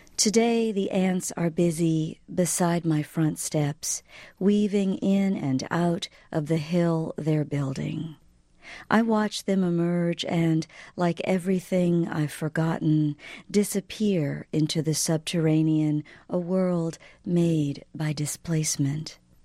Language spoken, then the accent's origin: English; Mississippi, United States; born there; Well, you know, I was born in 1966 in Mississippi, and it seems like so long ago